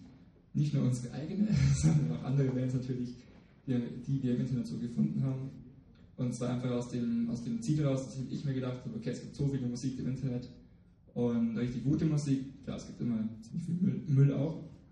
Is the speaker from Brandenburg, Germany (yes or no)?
no; Bavaria, Germany; Wir kommen beide aus Bayern